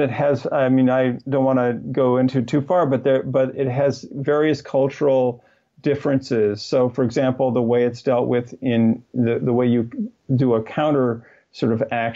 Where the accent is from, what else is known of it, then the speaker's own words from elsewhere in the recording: Midwest, United States; I was actually not as familiar with growing up in the Middle West of the United States as other people in the world were.